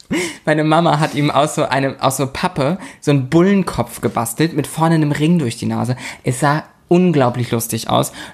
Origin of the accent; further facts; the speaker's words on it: Schleswig-Holstein, Germany; es gibt bei uns in der Heimatstadt, wir kommen ja aus der Stadt der Sieben Türme, das heißt, wir haben sehr schöne Kirchen in der Innenstadt.